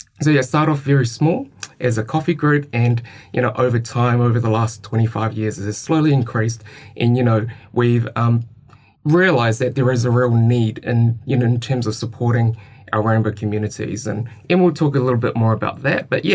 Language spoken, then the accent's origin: English; Lower Hutt, Wellington, New Zealand; now in Christchurch, New Zealand; So when I moved down from Lower Hutt, so that's where I'm from Lower Hutt to Christchurch